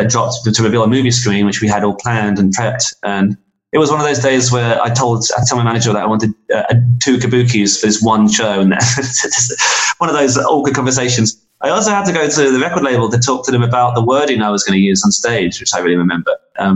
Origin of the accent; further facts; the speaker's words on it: England, United Kingdom; So the idea about being an Englishman making a records in America kind of checked really nicely.